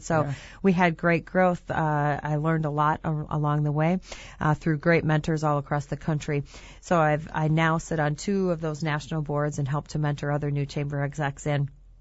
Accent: Wisconsin, United States; Because even though I'm from Wisconsin, I had never been here to the Fox Cities area.

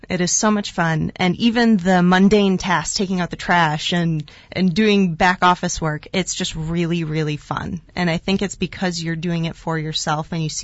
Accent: Appleton, Wisconsin, United States; also born or lived in Phoenix; Yeah, so I am a Wisconsin native. I grew up in Appleton, Wisconsin. I went to school in Madison, Wisconsin.

